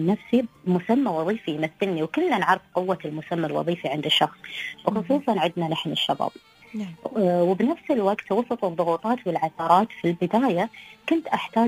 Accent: United Arab Emirates; نحن كشباب إماراتي

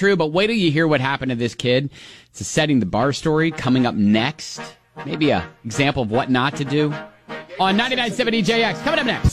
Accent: Columbus, Ohio, United States; And she's actually from my hometown, Columbus, Ohio.

